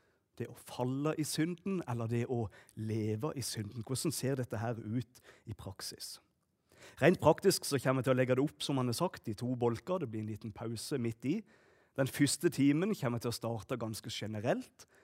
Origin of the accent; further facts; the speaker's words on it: Hægebostad, Agder, Norway; now in Kristiansand, Norway; Jeg er født og oppvokst i Hegebostad, 3 mil nord herifra, så her kan jeg jo mest preke sånn som jeg vil igjen. Vi har flyttet til Kristiansand.